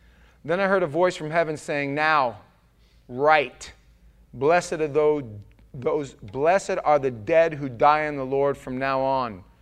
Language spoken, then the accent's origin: English; New York, United States; I grew up Catholic. I'm from New York, in case you haven't figured it out yet. And I grew up Catholic.